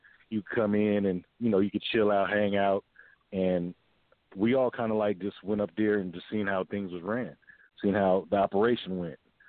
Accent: East Palo Alto, California, United States; I'm from East Palo Alto. It's like in between San Jose and San Francisco.

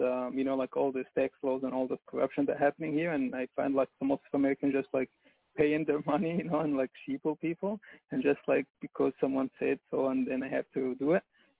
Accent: Egypt; English is a second language; moved away as an adult; now in United States; I'm an immigrant, and it's funny that you keep mentioning Egypt. I'm also Egyptian, you know, so I came from Egypt 2011

